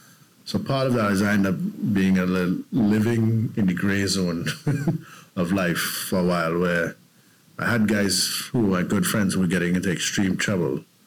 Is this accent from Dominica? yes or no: no; Chaguanas, Trinidad & Tobago; but I basically grew up in Chaguanas, and for people who don't know where that is or don't live in Trinidad, I grew up in the middle of a cane field, quite literally.